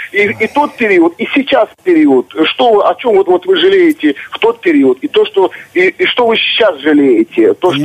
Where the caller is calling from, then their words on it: Volgograd, Volgograd Oblast, Russia; я из Волгограда.